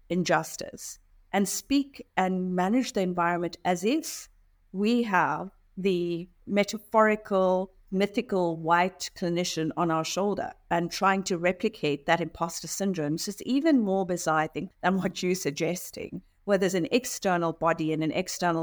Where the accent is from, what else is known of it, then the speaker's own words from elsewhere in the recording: South Africa; my personal experience growing up in South Africa